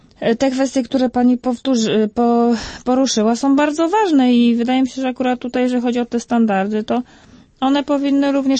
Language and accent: Polish; Pomeranian Voivodeship, Poland; Ja akurat jestem z Pomorza, więc u nas to była taka ostoja hitleryzmu.